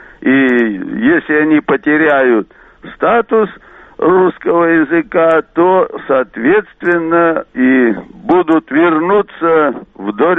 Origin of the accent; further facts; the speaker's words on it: Almaty, Kazakhstan; Ну, конечно, я сам из Алматы, на моей памяти выросло могучее государство Казахстан.